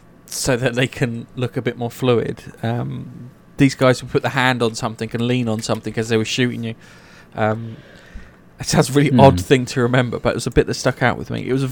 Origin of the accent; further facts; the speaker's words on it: England, United Kingdom; You say tomato, I say tomato, because we're both English.